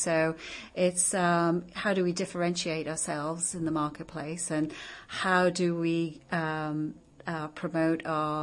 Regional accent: Bedlington, North East England, United Kingdom; moved away as an adult; now in United States; Yes, I'm originally from Bedlington, Northumberland. And I've been in the States 25 years.

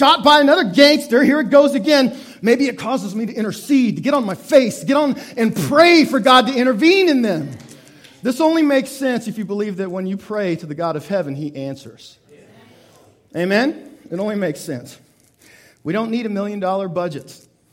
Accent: Canada; I'm just a Canadian.

